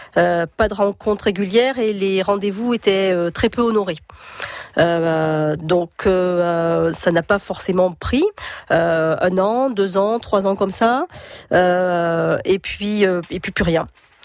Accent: south of France, France; now in Laval, France; je suis pas changéenne du tout, je suis du sud de la France, originaire du sud de la France

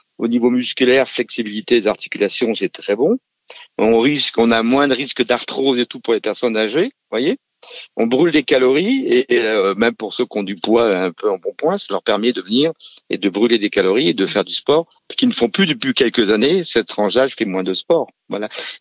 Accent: Centre-Val de Loire, France; dans le Loir-et-Cher, voilà pourquoi nous, on est quand même assez particuliers. On est des Gaulois, puisqu'on est le seul village du Loir-et-Cher à avoir une équipe de football.

